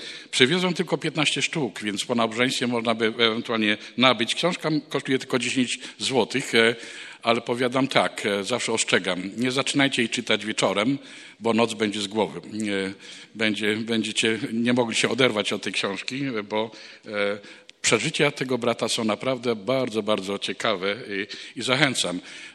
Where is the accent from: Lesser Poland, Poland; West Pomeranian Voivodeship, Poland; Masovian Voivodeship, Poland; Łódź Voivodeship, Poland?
West Pomeranian Voivodeship, Poland; Kołobrzeg; pochodzę z małego miasteczka, z Kołobrzegu.